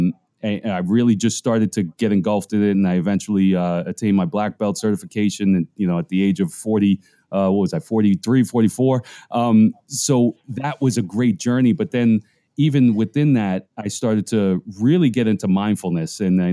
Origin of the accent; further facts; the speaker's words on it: New York City, New York, United States; being a you know, a person of Puerto Rican descent, but born and raised in the Bronx, and you know, not Puerto Rican enough for Puerto Rico and not American enough for America